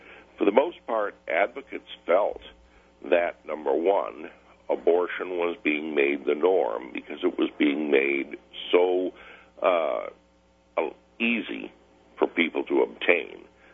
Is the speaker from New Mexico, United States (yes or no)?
no; Connecticut, United States; In my home state of Connecticut, in the state of Massachusetts and elsewhere, Maryland, Oregon, abortion was being legalized already.